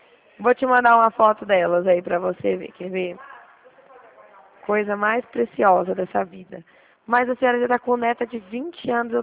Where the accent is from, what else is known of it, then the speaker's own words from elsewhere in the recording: Dracena, São Paulo, Brazil; Dracena. Pra cá de Prudente.